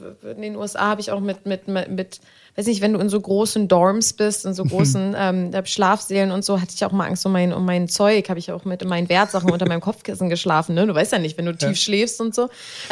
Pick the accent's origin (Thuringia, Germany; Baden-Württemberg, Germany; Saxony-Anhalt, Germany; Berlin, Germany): Berlin, Germany; Ich bin Berlinerin